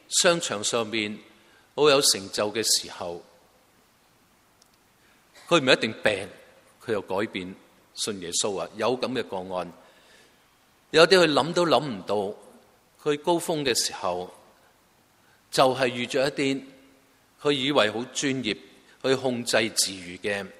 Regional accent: China; 好多我哋都系中国人，系明白嗰个爱，父母嘅爱

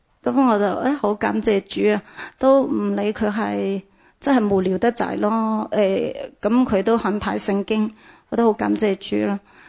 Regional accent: Wuhan, Hubei, China; 我嘅家乡就系湖北武汉嗰度嘅。

